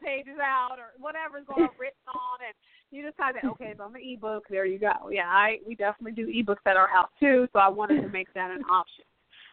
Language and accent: English; Pacific Northwest, United States; You know, that tells you, though, I'm from the Pacific Northwest, right?